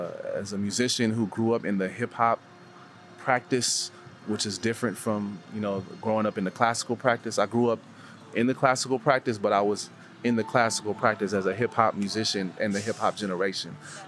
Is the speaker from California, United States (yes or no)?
yes; Oakland, California, United States; I feel like growing up in the Oakland community, I was always brought into spaces that were accepting of all.